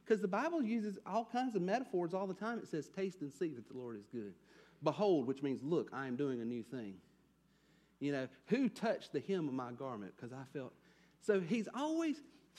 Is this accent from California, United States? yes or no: no; Edmond, Oklahoma, United States; I'm from Edmond, and that's what they do over in Chapman.